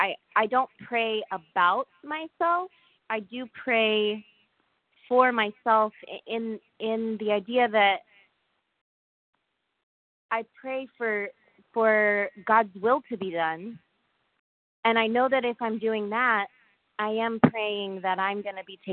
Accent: San Diego, California, United States; San Diego.

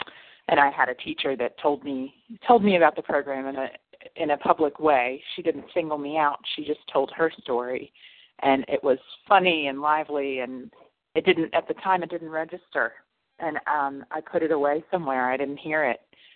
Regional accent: New York, United States; I'm from New York, and I'm recovered for today, one day at a time.

